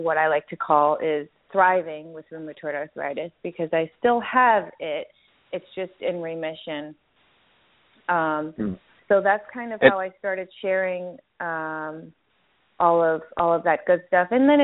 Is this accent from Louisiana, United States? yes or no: no; Chicago, Illinois, United States; I was always kind of a little different, especially for back then and growing up in Chicago, which is pretty conservative.